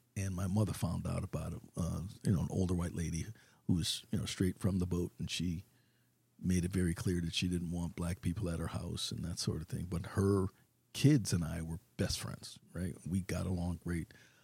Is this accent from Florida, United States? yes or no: no; New Haven, Connecticut, United States; And so they served in New Haven. And I remember growing up in Brookside, it was the greatest experience of my life, man.